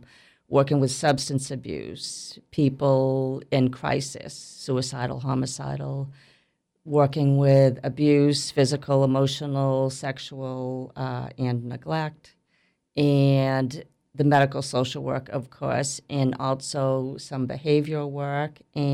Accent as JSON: {"language": "English", "region": "East Coast", "country": "United States", "said": "I am from the East Coast, and that's where my career in social work began."}